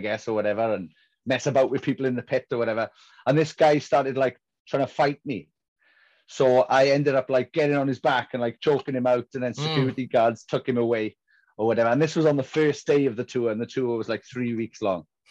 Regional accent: Merthyr Tydfil, Wales, United Kingdom; me and my friend Scott from my hometown of Merthyr Tydfil in South Wales.

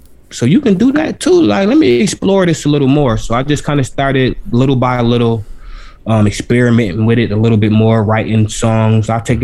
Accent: New York, United States; You know, I'm from New York, so I got this big fitted hat on.

